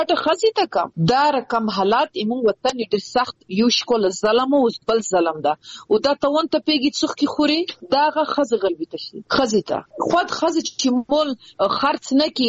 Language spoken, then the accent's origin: Pashto; Afghanistan; ستم په افتخار یم چې زه د افغانستان یم زه د وطن یم